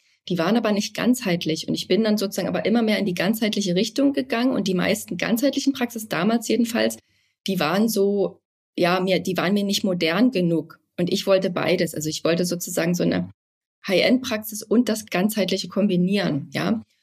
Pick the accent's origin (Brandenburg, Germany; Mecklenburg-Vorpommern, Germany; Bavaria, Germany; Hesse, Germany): Brandenburg, Germany; bin ursprünglich, komme ich aus Brandenburg, habe aber in Dresden studiert Zahnmedizin